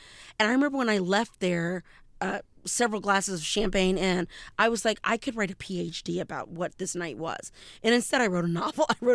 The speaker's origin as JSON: {"language": "English", "region": "the South", "country": "United States", "said": "but I'm from the South"}